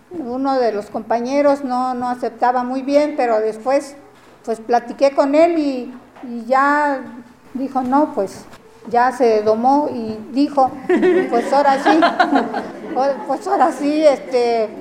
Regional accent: Guelatao de Juárez, Oaxaca, Mexico; vengo de Guelatao de Juárez.

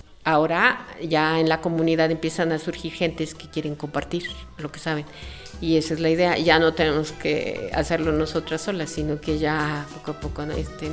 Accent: Huitzo, Oaxaca, Mexico; pertenezco a la comunidad de Huitzo

